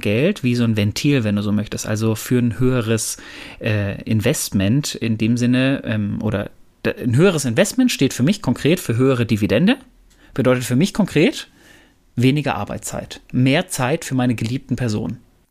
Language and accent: German; Bochum, North Rhine-Westphalia, Germany; ich komme aus Bochum. Ich hab VfL Bochum geschaut.